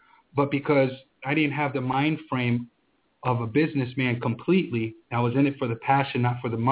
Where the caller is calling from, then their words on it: Orlando, Florida, United States; I'm calling in from Orlando, Florida.